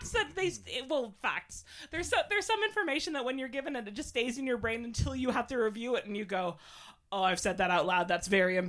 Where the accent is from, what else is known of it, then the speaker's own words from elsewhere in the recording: Ottawa, Ontario, Canada; So I'm from Ottawa, the capital of Canada. The city fun forgot, as it is well known.